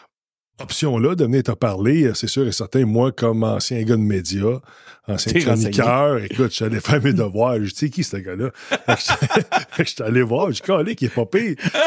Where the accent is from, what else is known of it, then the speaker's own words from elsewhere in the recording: Pincourt, Quebec, Canada; Ben moi, je viens, j'étais un gars de l'ouest de l'île. Je viens de Pincourt.